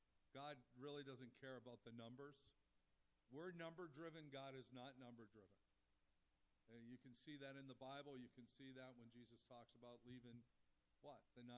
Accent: Pittsburgh, Pennsylvania, United States; also born or lived in New York; because I grew up in Pittsburgh, Pennsylvania, then upstate New York.

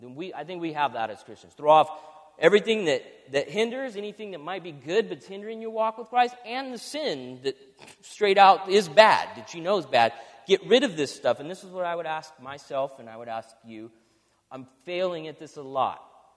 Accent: San Diego, California, United States; growing up in San Diego, it was the San Diego Chargers.

